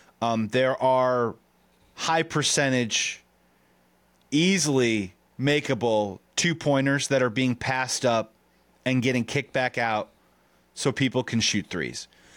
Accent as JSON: {"language": "English", "town": "Chicago", "region": "Illinois", "country": "United States", "said": "we're from Chicago, right?"}